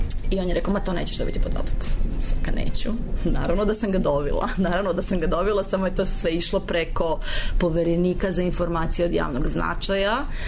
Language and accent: Serbian; Serbia; now in Slovenia; mnogo mi kažu da ne bi nikad pomislili da sam ja Srpkinja, odnosno da slovenački nije moj materinji jezik